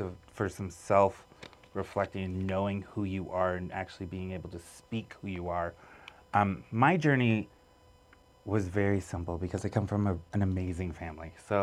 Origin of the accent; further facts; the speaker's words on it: Flagstaff, Arizona, United States; So I'm from Flagstaff. Northern Arizona is my home. I was born in Tuba City. Raised my whole life in Flagstaff, Arizona.